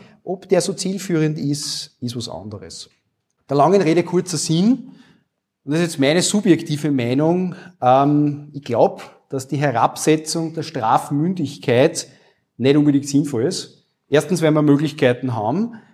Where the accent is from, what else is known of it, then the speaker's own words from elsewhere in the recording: Wels, Upper Austria, Austria; ich komme aus Wels, Oberösterreich